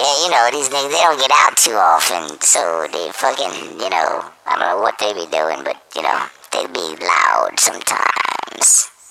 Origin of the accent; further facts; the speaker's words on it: Brooklyn, New York, United States; Sorry, I come from Brooklyn, so I got my, you know, I go off the handle every once in a while.